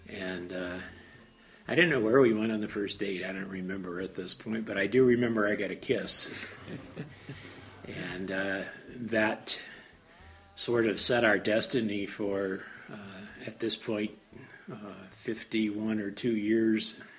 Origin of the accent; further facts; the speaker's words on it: Colorado, United States; I came from the San Luis Valley, north of Monta Vista